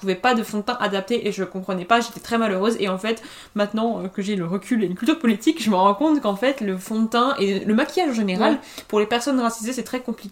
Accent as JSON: {"language": "French", "town": "Cesson-Sévigné", "region": "Brittany", "country": "France", "tie": "born or raised there", "said": "J'ai grandi à Cesson-Sévigné, voilà."}